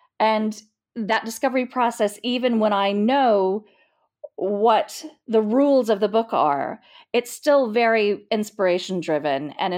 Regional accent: Texas, United States; Well, I grew up in Texas, as you said. I was an only child, and I was a voracious reader.

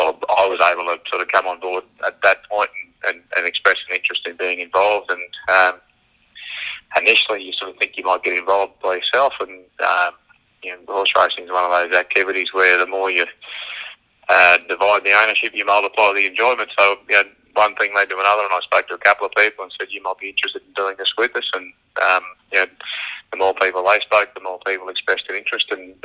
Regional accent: Australia; as an Aussie

